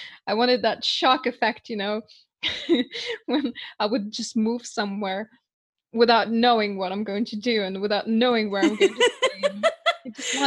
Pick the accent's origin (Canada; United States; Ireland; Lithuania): Lithuania; also born or lived in United Kingdom; I'm from Lithuania. I lived in the UK where I absolutely met you, obviously. Yes. I lived in the UK for nearly 3 years.